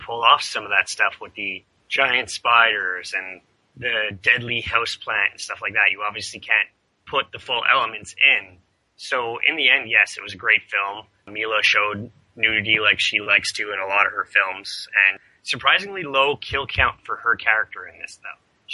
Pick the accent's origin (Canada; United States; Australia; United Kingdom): Canada; Being a Canadian and having gone to Toronto multiple times